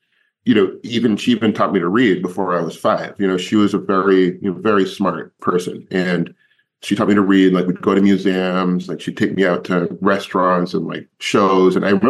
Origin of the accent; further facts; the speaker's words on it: New York, United States; born there; I was born in New York. I was born in Grantsville, New York.